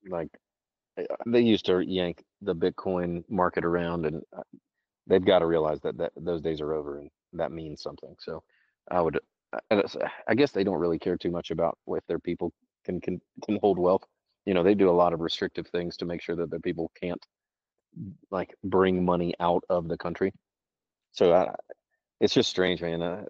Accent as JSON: {"language": "English", "country": "United States", "said": "I'm very American and I'm very pro-America."}